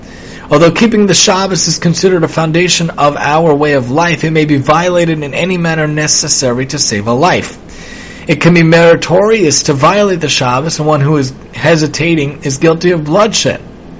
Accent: Staten Island, New York, United States; I'm from Staten Island originally

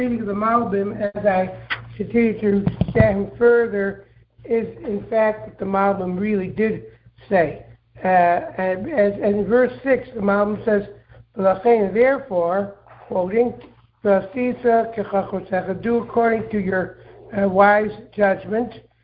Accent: Rochester, New York, United States; And we used to register in Rochester growing up

